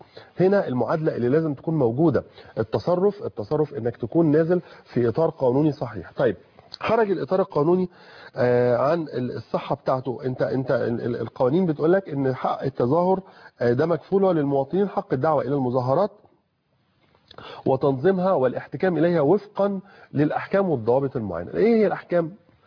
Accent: Egypt; انا كمصري بخاف على بلدي وكمسلم بخاف على ديني

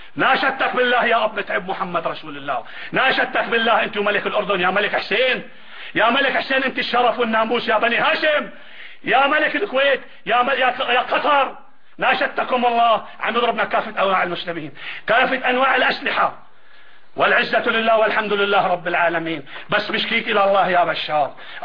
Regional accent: Homs, Homs Governorate, Syria; انا من احياء حمص القديمه، انا حمصي ولا فخر

